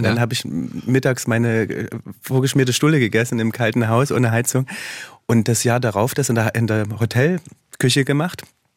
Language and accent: German; East Germany, Germany; Weil ich komme aus dem Osten und meine Eltern sind mit mir nie zum Imbiss gegangen, weil wir hatten eigentlich zu wenig Geld